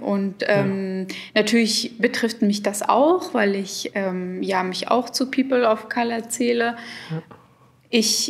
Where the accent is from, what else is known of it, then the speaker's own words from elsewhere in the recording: Schwerin, Mecklenburg-Vorpommern, Germany; moved away as an adult; now in Berlin, Germany; also ich bin hier aufgewachsen in Schwerin und bin dann 2008 nach Berlin gegangen zum Studieren